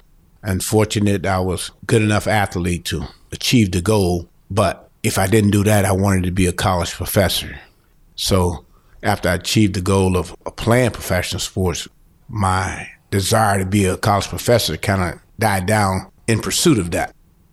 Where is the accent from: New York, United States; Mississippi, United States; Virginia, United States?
Mississippi, United States; Cleveland; I grew up in Cleveland, Mississippi. It's a small town. During the area when I grew up, it was kind of like black side of town, white side of town.